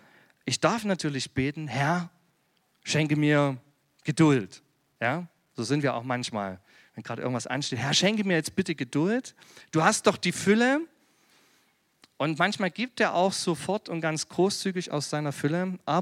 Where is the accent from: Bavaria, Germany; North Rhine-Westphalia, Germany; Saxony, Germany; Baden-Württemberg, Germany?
Saxony, Germany; Chemnitz; Ich komme aus Chemnitz-Rabenstein ursprünglich.